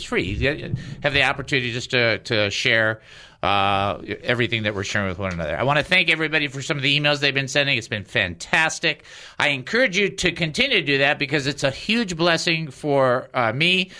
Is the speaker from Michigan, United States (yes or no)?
yes; Detroit, Michigan, United States; I'm from Detroit. I can say whatever I want.